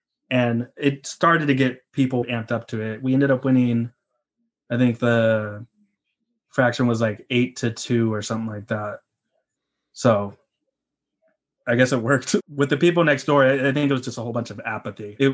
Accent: California, United States; Like I grew up in the Bay, moved to SAC, and then came back to San Francisco, got this job.

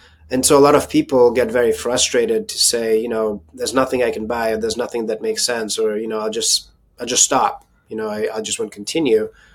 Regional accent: Ann Arbor, Michigan, United States; I'm from Ann Arbor, Michigan.

